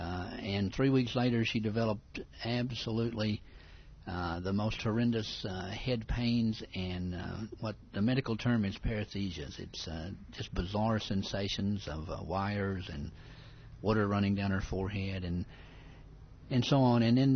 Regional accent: Mississippi, United States; Well, we came to see Dr. Tong from all the way across the country. Mm-hmm. We came from Mississippi after some elaborate, lengthy phone conversations and to get my wife some treatment.

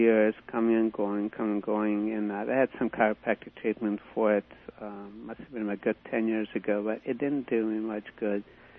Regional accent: Fullerton, California, United States; Well, I am from Southern California in Fullerton.

